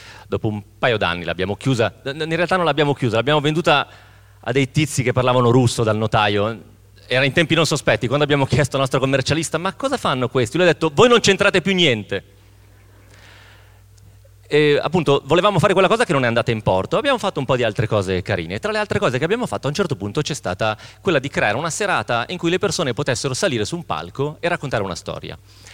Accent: Romentino, Piedmont, Italy; non facciamo sentire che siamo di Romentino, perché a Romentino, lei diceva, avevamo la voce alta, parlavamo in dialetto

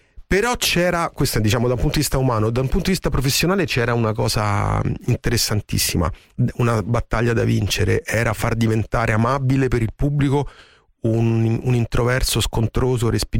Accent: Rome, Lazio, Italy; lo dico da romano e lo dico da amante di Milano, mi piace molto Milano

